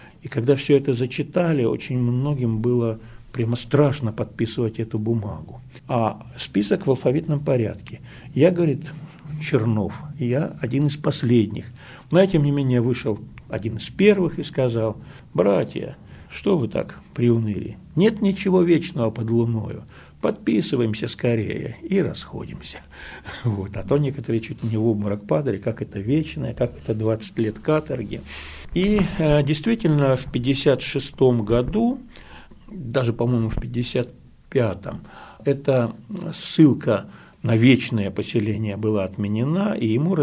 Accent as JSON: {"language": "Russian", "region": "Akmola Region", "country": "Kazakhstan", "tie": "born there", "said": "Это север Казахстана, вот это родина моя, я там родился в Кокчетавской области."}